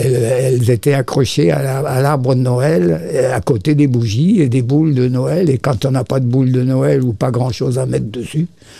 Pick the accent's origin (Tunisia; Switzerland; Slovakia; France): France; Reiningue, Grand Est; Je suis un Alsacien de la banlieue ouest de Mulhouse, un petit village qui s'appelle Reiningue et qui est au bord de la Dolère.